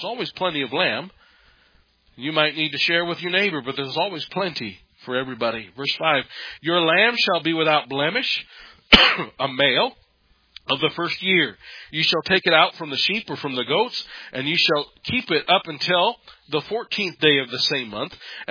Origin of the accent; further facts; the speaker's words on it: United States; since I was born and raised in America, when I see the word stripes